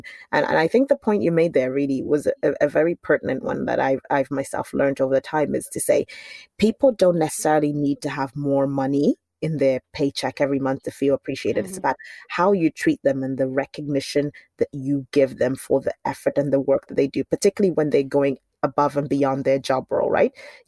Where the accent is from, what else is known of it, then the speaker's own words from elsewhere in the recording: Scotland, United Kingdom; As all Scottish people do, as all I can attest to this, having grown up in Scotland.